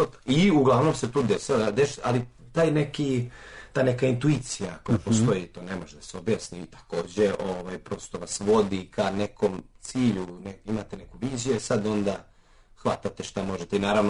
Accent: Gornji Milanovac, Šumadija and Western Serbia, Serbia; ja sam sa strane, mislim sa strane iz Gornjeg Milanovca sam

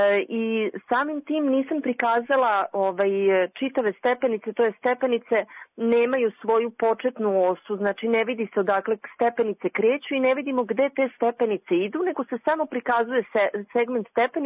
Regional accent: New Belgrade, Belgrade, Serbia; Odrasla sam u Novobeogradskom bloku, okružena istovetnim zgradama

